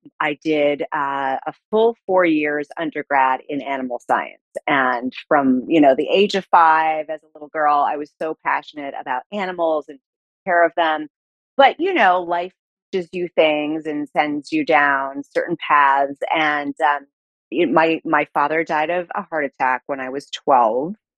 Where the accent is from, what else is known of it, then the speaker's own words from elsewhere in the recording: Salamanca, New York, United States; I grew up in Western New York, south of Buffalo, in a small town called Salamanca, which is actually on a Native American reservation.